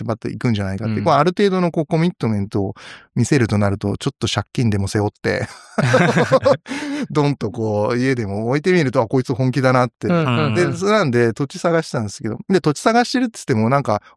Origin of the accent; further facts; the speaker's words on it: Tokyo, Japan; also born or lived in Aleppo, Syria; 確かにニューヨークシティも通ったし、東京で生まれ育ってるから、東京みたいな街もすごく好きだし